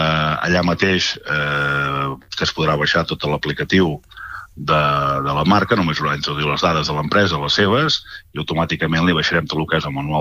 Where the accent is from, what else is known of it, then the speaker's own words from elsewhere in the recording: La Bisbal d'Empordà, Catalonia, Spain; Per exemple, jo soc de la Bisbal